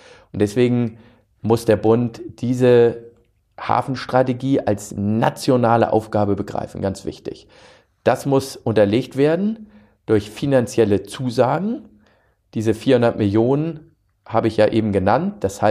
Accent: Hamburg, Germany; so wie ich das natürlich als Hamburger Jung von Kindesbeinen an kenne.

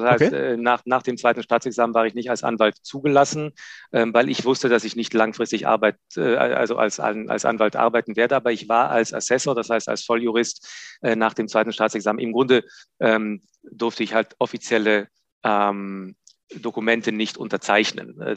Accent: Israel; moved away as an adult; Ich bin aus Israel, wo ich geboren bin und aufgewachsen bin, nach Berlin gegangen

